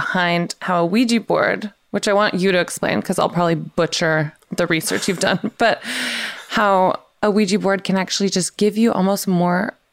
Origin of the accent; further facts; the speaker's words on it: the South, United States; because I'm from the South. So I've been surrounded by people of all different kinds of thought.